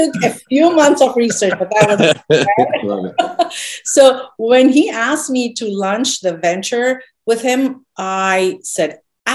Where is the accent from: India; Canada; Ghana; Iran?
Iran; moved away as an adult; now in United States; So I moved to the United States from Iran in 1991 to go to college.